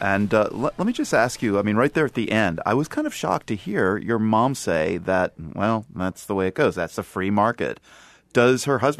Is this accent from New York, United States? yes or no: yes; New York City, New York, United States; I mean, I was born in New York City and spent some time there growing up.